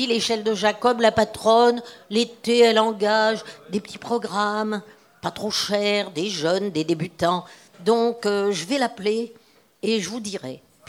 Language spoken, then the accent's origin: French; Nice, Provence-Alpes-Côte d'Azur, France; moved away as an adult; now in Paris, France; j'étais montée à Paris, je venais de Nice, j'étais montée à Paris pour être comédienne.